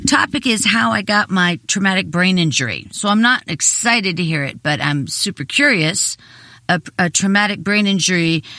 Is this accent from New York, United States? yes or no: no; Pittsburgh, Pennsylvania, United States; Okay, I'm from Pennsylvania as well. Pittsburgh.